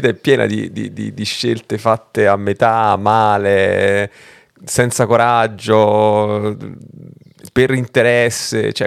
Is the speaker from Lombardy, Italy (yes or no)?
no; Rome, Lazio, Italy; Innanzitutto è un luogo che per me, che vengo da Roma, comunque con, se vuoi, una cultura più del sud Italia